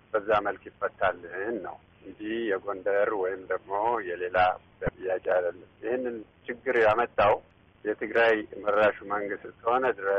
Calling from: United States; የምደውለው ከዚሁ ከአሜሪካ ነኝ።

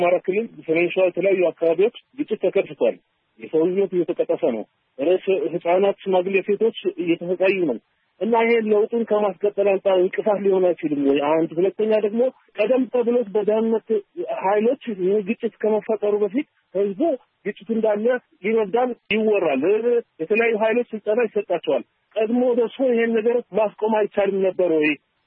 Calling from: Debre Sina, Amhara, Ethiopia; ከደብረ ሲና ነኝ።

